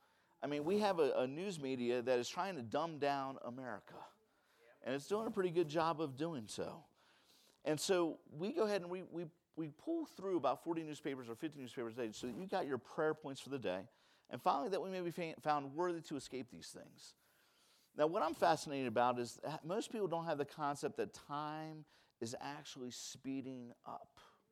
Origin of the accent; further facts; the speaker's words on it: Baltimore, Maryland, United States; I'm originally from Baltimore. Those of us that are from Baltimore, we call ourselves Baltimoreans.